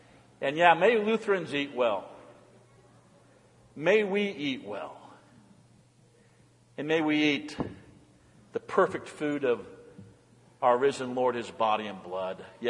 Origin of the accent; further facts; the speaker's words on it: Indiana, United States; And he's from Indiana like I'm from Indiana.